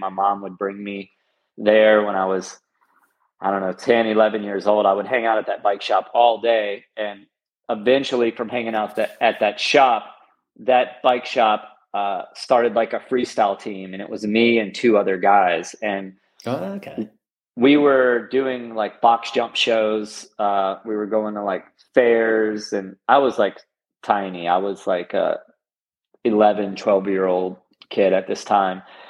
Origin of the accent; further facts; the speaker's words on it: Louisiana, United States; I was from Louisiana, and a lot of the industry was in California